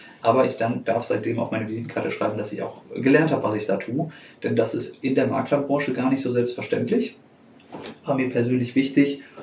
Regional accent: North Rhine-Westphalia, Germany; Du kommst aus dem Sauerland, ich komme auch aus dem Sauerland, man hört uns das an. Und ich bin damit groß geworden, dass man irgendwann im Leben in einem Einfamilienhaus mit Garten zu leben hat, irgendwo am Dorfrand am besten mit Blick aufs Feld.

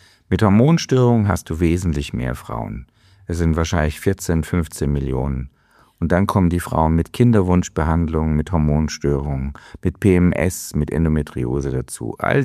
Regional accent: Italy; Leider, als Italiener ist das ein graues, trübes Wetter.

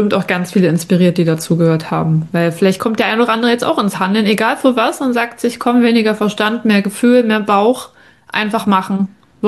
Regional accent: Germany; Weil man das ja so gewohnt ist, vielleicht auch als Deutsche, wenn ich das sagen darf

